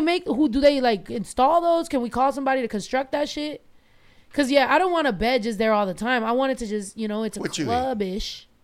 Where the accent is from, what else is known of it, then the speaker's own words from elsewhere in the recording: San Jose, California, United States; born there; moved away as an adult; now in Texas, United States; So I moved to Texas when I was like 22.